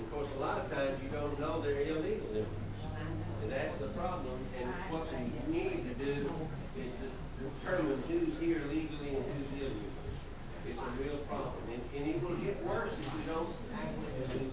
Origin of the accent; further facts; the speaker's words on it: Tuscaloosa, Alabama, United States; I'll tell you about Tuscaloosa, my hometown.